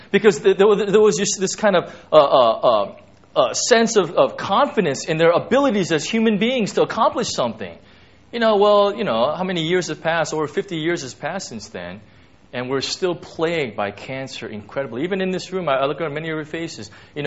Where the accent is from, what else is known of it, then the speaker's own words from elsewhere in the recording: United States; you know, I'm American especially